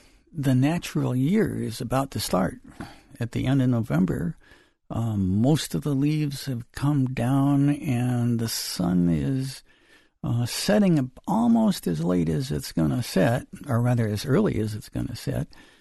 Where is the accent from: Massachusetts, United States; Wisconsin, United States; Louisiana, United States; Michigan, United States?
Wisconsin, United States; I grew up in Wisconsin, and, the things I think are, that was a whole different time and age.